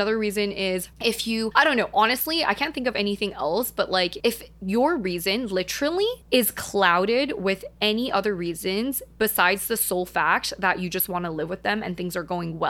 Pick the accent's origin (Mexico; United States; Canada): Canada; Vancouver, British Columbia; now in Toronto, Canada; I grew up in Vancouver and my entire family, actually, that's a lie, just my parents and my brother, are in Vancouver, and I am the only person in Toronto